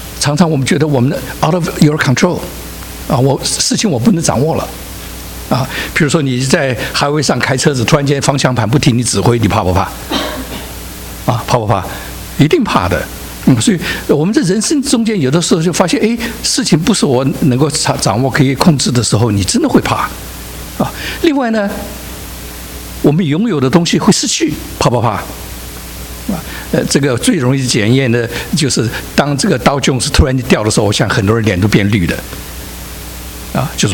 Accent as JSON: {"language": "Chinese", "region": "Guangdong", "country": "China", "said": "套一句我广东人说的话呢"}